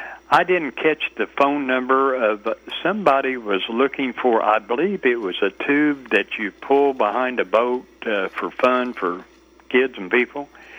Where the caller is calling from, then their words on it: Pawhuska, Oklahoma, United States; I'm calling from Pawhuska.